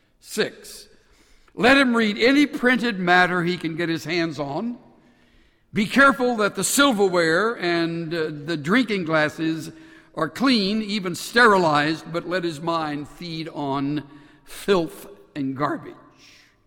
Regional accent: Houston, Texas, United States; I was born and reared in South Texas. Matter of fact, from about third grade on, I lived through my adolescence and ultimately into young manhood in the city of Houston.

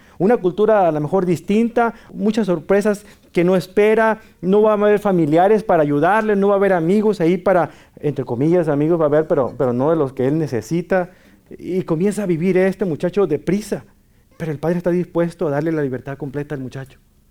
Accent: Mexico; como decimos en mi tierra mexicana

